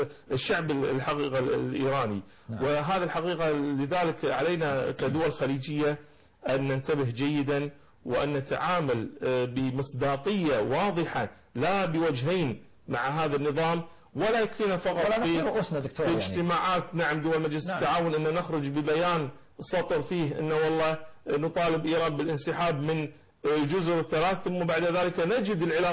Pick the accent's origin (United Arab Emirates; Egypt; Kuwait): Kuwait